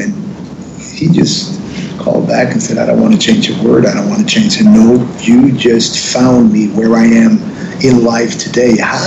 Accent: southern Sweden, Sweden; English is a second language; I just was back to my hometown in southern Sweden

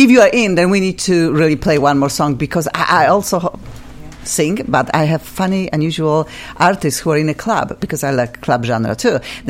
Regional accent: Poland; I am from Poland.

